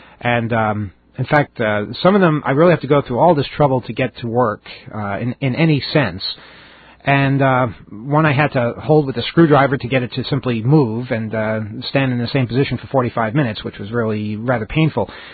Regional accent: Stony Brook, New York, United States; So while I was growing up in Stony Brook, graduating from high school, this place was suddenly starting to come alive.

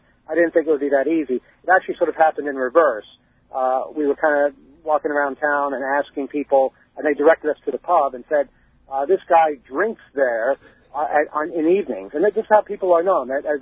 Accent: United States

